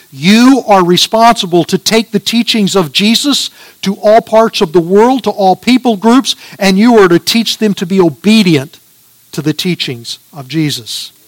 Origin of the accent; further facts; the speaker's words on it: Austin, Texas, United States; I grew up in Austin, and when I moved away from Austin, they had a population of 250,000, and I thought it was a big city.